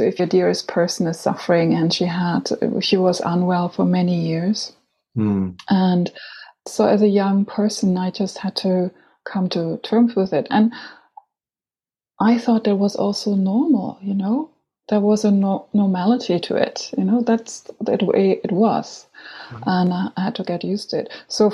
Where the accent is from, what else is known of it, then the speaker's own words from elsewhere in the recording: Frankfurt, Hesse, Germany; English is a second language; I was born and raised in Frankfurt am Main